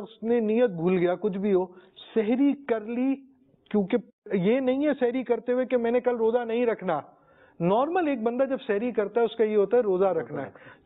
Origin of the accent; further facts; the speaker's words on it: Karachi, Sindh, Pakistan; اور میں تو کراچی والا ہوں